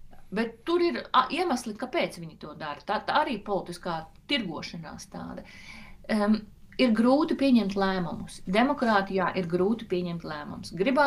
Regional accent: Belgium; Ja man šo jautājumu uzdod ārpus Beļģijas, tad es saku, es esmu Beļģis.

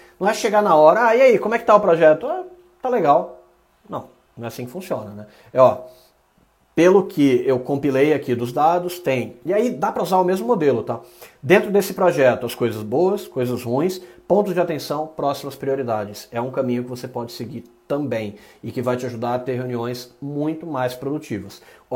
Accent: Salvador, Bahia, Brazil; Meu sotaque já se perdeu um pouco, mas eu sou baiano, sou de Salvador. E na infância

